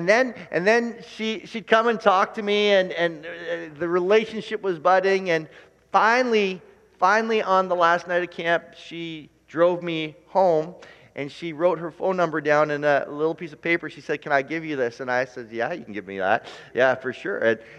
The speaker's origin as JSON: {"language": "English", "town": "Oshawa", "region": "Ontario", "country": "Canada", "tie": "born or raised there", "said": "So Ainsley and I grew up in Oshawa"}